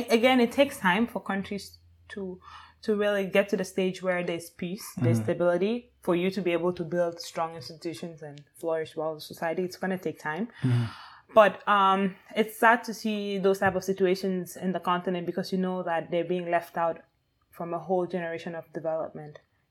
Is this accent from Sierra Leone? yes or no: yes; Sierra Leone; when we grew up in Sierra Leone, I always knew that I wanted to work in post-conflict or conflict-related societies